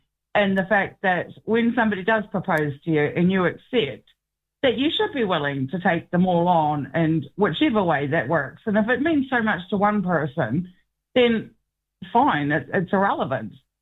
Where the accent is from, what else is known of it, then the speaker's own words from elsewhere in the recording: New Zealand; I'm from New Zealand. My partner's from Ireland.